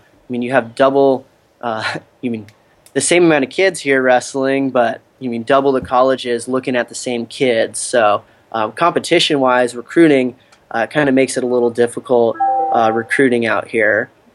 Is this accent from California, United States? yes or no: yes; California, United States; As you guys know, I'm from California, and I believe Kansas has more four-year programs with wrestling for college than California does